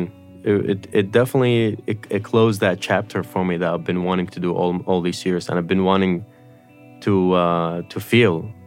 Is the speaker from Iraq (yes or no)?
yes; Iraq; we grew up together in Iraq.